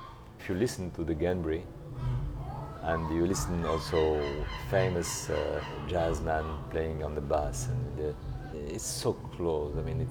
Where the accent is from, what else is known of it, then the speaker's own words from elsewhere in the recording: Essaouira, Marrakesh-Safi, Morocco; It's originally my hometown, yeah. I was born here.